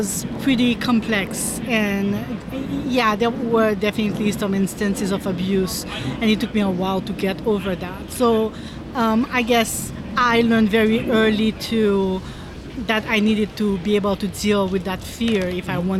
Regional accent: Haiti; when I was growing up in Haiti

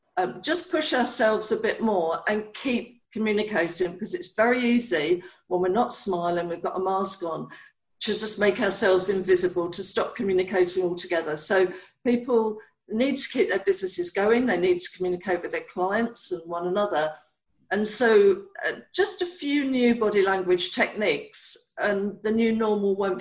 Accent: London, United Kingdom; accent: South London; People might not tune into my South London accent straight away.

